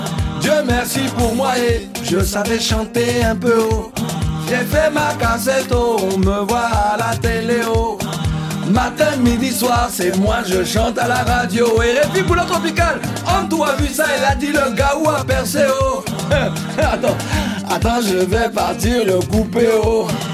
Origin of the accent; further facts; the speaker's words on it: Guadeloupe; Mais chez moi, aux Antilles, en Guadeloupe, lorsque tu dis goumin, c'est se battre.